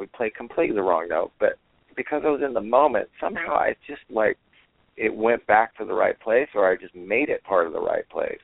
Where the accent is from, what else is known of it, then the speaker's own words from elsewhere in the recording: Ireland; his basically party, because we are Irish.